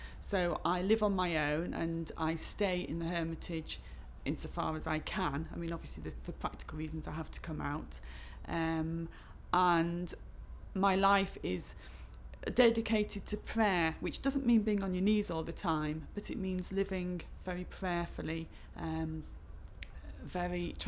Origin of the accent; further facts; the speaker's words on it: East Midlands, United Kingdom; I'm 46 years old and I'm from Lincolnshire.